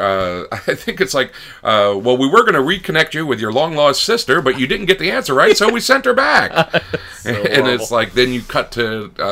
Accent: Miami, Florida, United States; also born or lived in Gainesville; Florida. Let's see. Miami. I lived there until sixth grade.

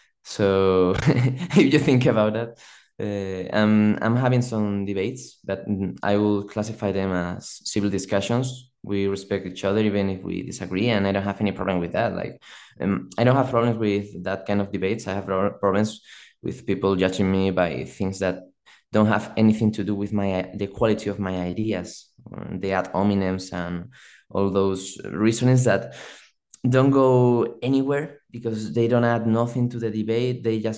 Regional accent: Madrid, Community of Madrid, Spain; also born or lived in Southern Spain; I'm a physical therapist from Spain. I'm 27 at the moment. And I was born in Madrid. I was raised in the south, but I came back when I was 16 or so to finish my studies and start college.

